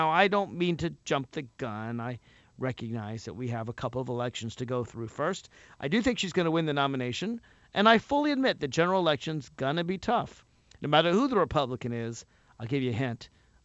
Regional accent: Alexandria, Virginia, United States; She came to my hometown, met me personally and, you know, another 100 of her closest friends and family, and talked before a group of thousands of excited supporters right there in my hometown in the front of Alexandria City Hall in Market Square.

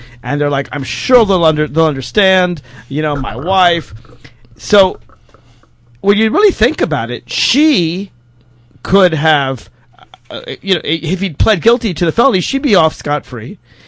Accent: Virginia, United States; In my home state of Virginia

